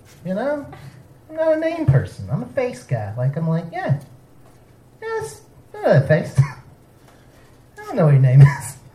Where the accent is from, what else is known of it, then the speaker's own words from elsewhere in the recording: South Carolina, United States; I'm from South Carolina. I don't know if you know this about my state, but you can graduate without being able to read.